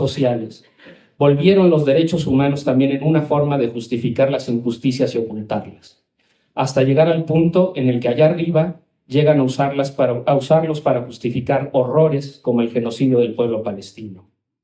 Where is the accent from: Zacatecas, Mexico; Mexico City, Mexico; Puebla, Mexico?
Puebla, Mexico; San Miguel Tzinacapan; así como lo diríamos allí, de donde somos, de San Miguel Sinacapan, creemos que podemos decirlo mejor.